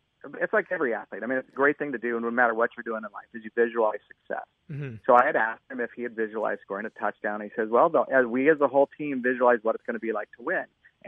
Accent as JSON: {"language": "English", "town": "Cupertino", "region": "California", "country": "United States", "tie": "born or raised there", "said": "because I grew up in Cupertino here, and I went to Regnard Elementary, and we had Noon League football"}